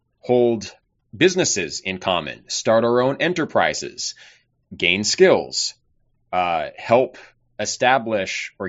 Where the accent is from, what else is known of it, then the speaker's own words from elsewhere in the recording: United States; Myself as an American, a founding stock American, I see that as a genuine ethnocultural national identity